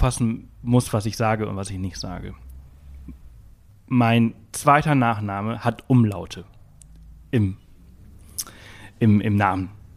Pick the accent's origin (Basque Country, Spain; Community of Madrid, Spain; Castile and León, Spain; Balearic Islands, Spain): Balearic Islands, Spain; Alcúdia; Aber ich komme halt nicht aus Palma. Ich komme aus Alcudia. Das ist so ein kleiner Ort. Hat 15.000 Einwohner oder irgendwie sowas.